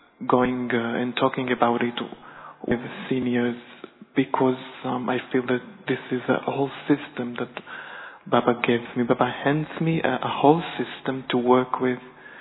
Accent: Israel; English is a second language; I've been in Gilan over 10 years. I'm from Israel.

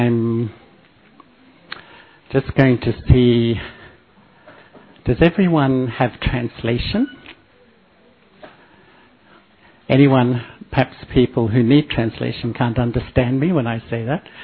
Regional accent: Australia; I grew up in Australia and I think, like most here in this room, I was a searcher.

